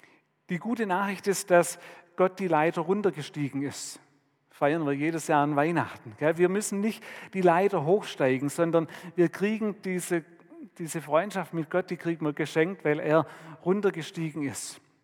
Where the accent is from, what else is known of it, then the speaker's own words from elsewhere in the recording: Ludwigsburg, Baden-Württemberg, Germany; Wir hatten in Ludwigsburg, wo ich aufgewachsen bin, so in meiner Jugendzeit